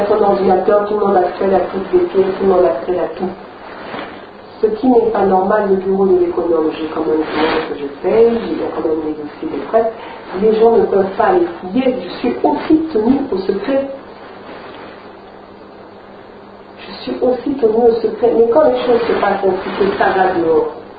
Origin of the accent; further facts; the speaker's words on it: Nice, Provence-Alpes-Côte d'Azur, France; Et je viens vraiment de Nice.